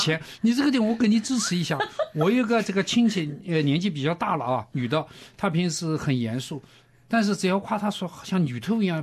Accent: China; 我们中国人，包括在海外的华人，

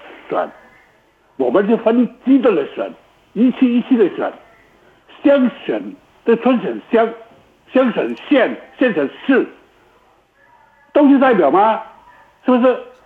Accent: Guangdong, China; 我是广东人。

